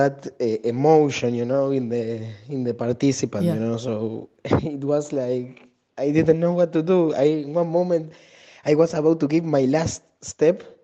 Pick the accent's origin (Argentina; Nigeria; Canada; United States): Argentina; Buenos Aires; I am 27 years old. I am from Argentina, Buenos Aires.